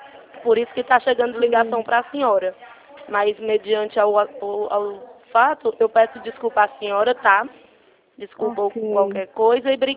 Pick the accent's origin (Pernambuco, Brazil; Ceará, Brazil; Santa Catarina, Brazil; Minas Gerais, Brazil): Ceará, Brazil; Fortaleza; also born or lived in Juazeiro do Norte; now in São Paulo, Brazil; eu sou de Fortaleza, né? Nasci e me criei em Fortaleza, morei em Juazeiro do Norte e agora estou em São Paulo